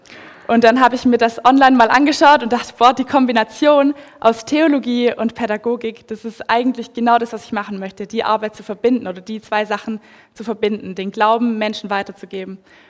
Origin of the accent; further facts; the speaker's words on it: Southern Germany, Germany; accent: Swabian; now in Switzerland; Stunde nördlich von Stuttgart, also im noch Süddeutschland. Von euch aus gesehen ist es schon sehr nördlich. Ich spreche ein bisschen Schwäbisch, also mein Dialekt wird ab und zu durchkommen. Ich spreche kein reines Hochdeutsch. Schweizerdeutsch verstehe ich gut. Ich wohne seit 3 Jahren jetzt in der Schweiz